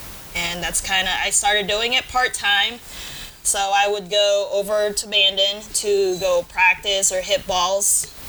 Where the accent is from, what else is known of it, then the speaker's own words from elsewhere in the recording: Philippines; now in Canby, United States; It was my first love as a kid growing up in the Philippines.